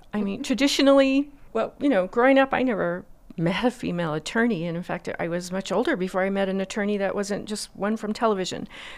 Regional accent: Taos, New Mexico, United States; growing up in Taos, it was fortunate to have the Taos Ski Valley there.

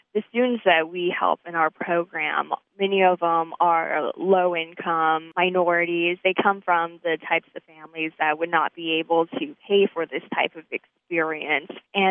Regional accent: Albany, United States; I was at an age in time where I wasn't entirely comfortable with my Chinese heritage growing up in Albany.

